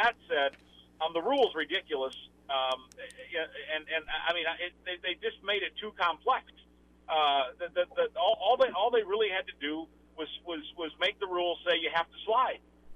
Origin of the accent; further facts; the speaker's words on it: Iowa, United States; I think the rule's still the same, but I grew up in Iowa.